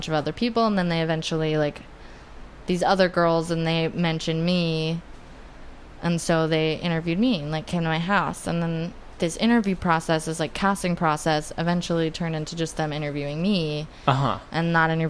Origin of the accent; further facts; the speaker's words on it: Texas, United States; well, in the environment I grew up in Texas, I mean, it's still like time stopped in like some like John Hughes movie.